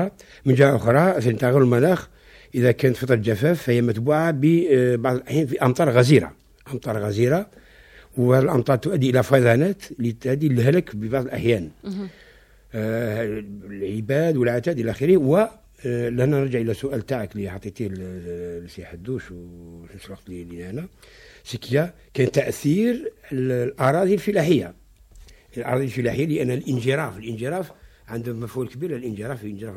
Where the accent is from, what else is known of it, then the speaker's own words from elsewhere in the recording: Algeria; احنا عندنا في الجزائر نقدر نقول باللي من سنوات بدايه سنوات 74